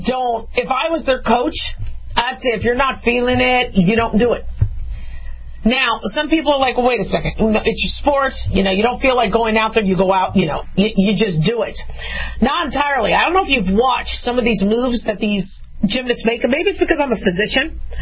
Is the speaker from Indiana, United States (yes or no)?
no; Las Vegas, Nevada, United States; I'm from Vegas. We also have some gold coming home from Vegas, too, so I was pretty, pretty happy that Vegas represented.